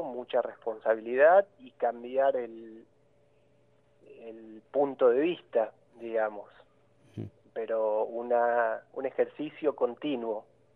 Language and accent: Spanish; Casilda, Santa Fe, Argentina; yo soy del sur de Santa Fe, de la ciudad de Casilda. Empecé a bailar de muy chiquito.